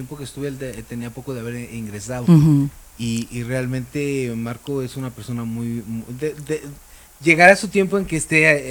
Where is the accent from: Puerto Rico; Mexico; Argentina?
Mexico; Mexico City; Yo también vengo de la Ciudad de México